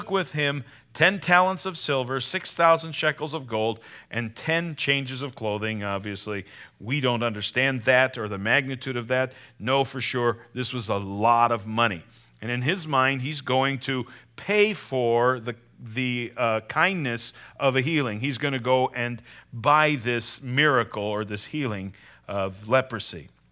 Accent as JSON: {"language": "English", "country": "United States", "said": "I'm as American as you and as anyone else. I'm an American, red-blooded."}